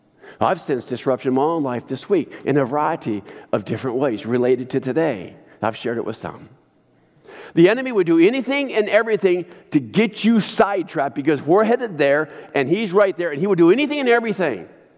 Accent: Bremerton, Washington, United States; I was raised in West Bremerton.

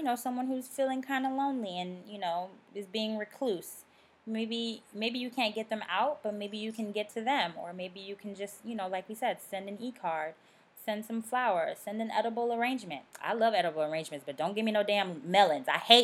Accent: the South, United States; You know, I'm from the South, so I always say good morning. I'm from the South and my parents are Caribbean.

